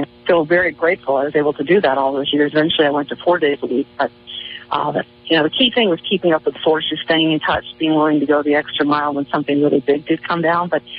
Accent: Washington, District of Columbia, United States; I grew up in Washington, D.C., where I was kind of interested in politics and news, and I moved out to Minnesota

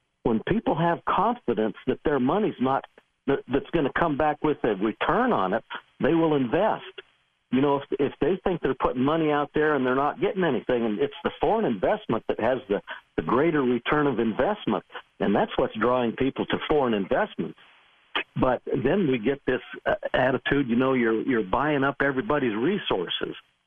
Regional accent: United States; You know, I'm an American. I think when this country does well, the rest of the country does well

